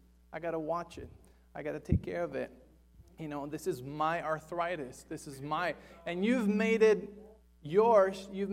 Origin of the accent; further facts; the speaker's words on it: Mexico City, Mexico; Because I'm from Mexico City originally, if you didn't know that, I am fully Mexican.